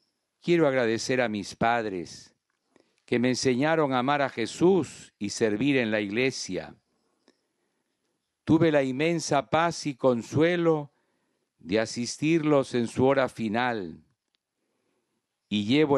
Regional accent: Peru; Quiero en esta meditación traer el testimonio de la primera santa de la América cristiana que nació en mi país.

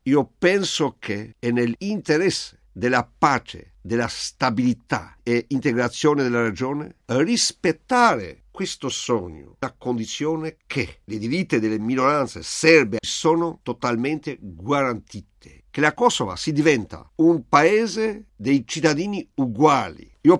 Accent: Albania; Italian is a second language; che esiste da sempre in mio paese

